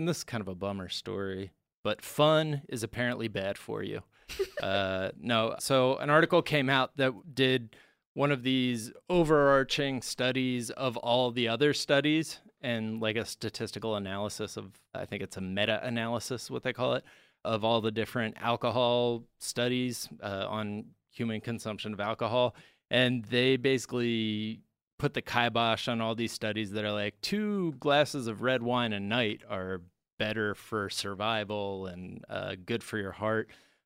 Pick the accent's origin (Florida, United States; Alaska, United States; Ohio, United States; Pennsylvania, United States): Ohio, United States; also born or lived in West Virginia / New York; I like growing up in Ohio, West Virginia, even New York, like upstate New York, you are constantly surrounded by woods.